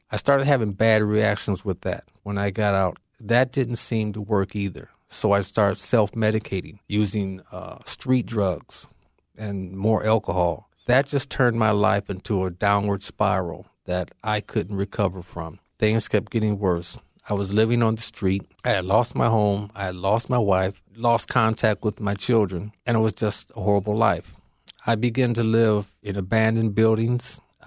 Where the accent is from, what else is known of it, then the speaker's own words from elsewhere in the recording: Detroit, Michigan, United States; I grew up in Detroit, Michigan, and I had aspirations of always going into the Air Force.